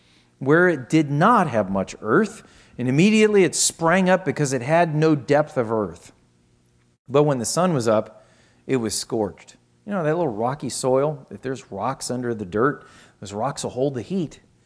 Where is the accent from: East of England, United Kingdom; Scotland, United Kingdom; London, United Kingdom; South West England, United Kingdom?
Scotland, United Kingdom; I'm Scottish.